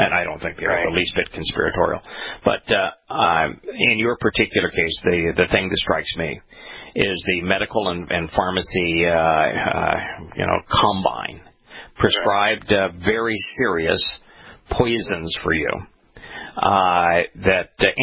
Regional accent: India; But you know, I'm Indian, so I don't process it very well.

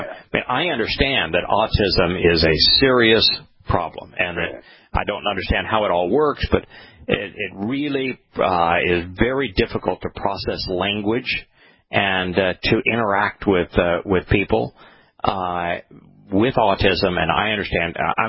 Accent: Ireland; And one of the things is that as a Irishman, I'm predisposed to blabbering.

